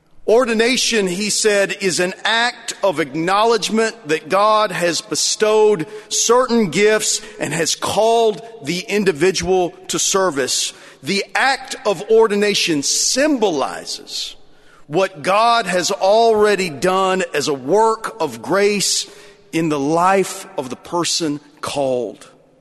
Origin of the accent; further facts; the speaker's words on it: Lubbock, Texas, United States; I was from Lubbock. We talk funny out there.